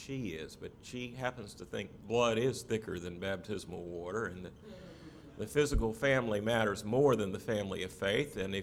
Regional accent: the South, United States; Now, growing up in the South, you know, you can kind of understand this.

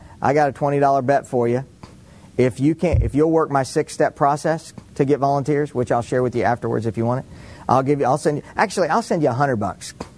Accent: Waco, Texas, United States; When I grew up in Waco, Texas, our goofy thing was we talked British in our youth group.

